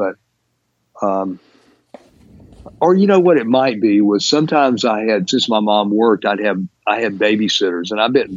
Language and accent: English; the South, United States; I grew up in the South in, you know, in the late 60s, early 70s.